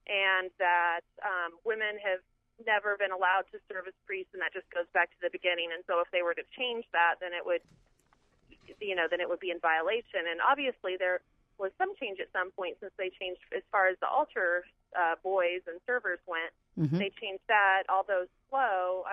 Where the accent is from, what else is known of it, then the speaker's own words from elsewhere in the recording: Illinois, United States; Yes, I am 33 years old, and I grew up in Catholic school system in Illinois.